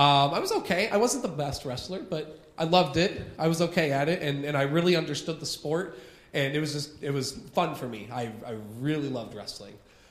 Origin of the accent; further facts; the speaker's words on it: Sterling, United States; I grew up right here in Sterling. I lived in the same house my whole life, from the time I was born until I went to college.